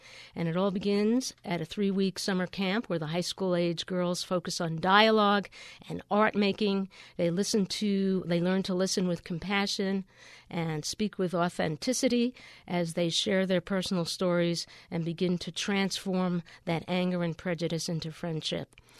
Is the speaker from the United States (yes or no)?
yes; Rockaway, New York, United States; Yeah, now I grew up in the Rockaways.